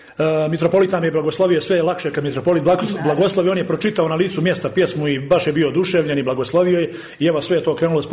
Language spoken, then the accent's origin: Serbian; Montenegro; mi smo Srbi, Crnogorci po državnosti, po čuvenju, po nacionalnosti smo Srbi. Ja sam srpski guslar iz korpusa srpskoga …